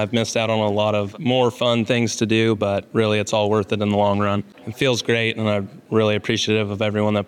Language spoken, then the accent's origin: English; Sutter, California, United States; I'm from Sutter, California, Sutter FFA chapter